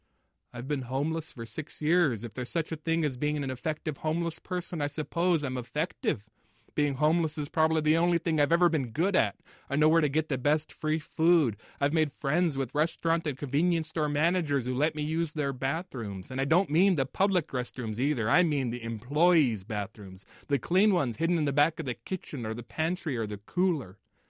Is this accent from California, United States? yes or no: no; Spokane, Washington, United States; now in Seattle, United States; I grew up in Spokane, moved to Seattle 23 years ago for college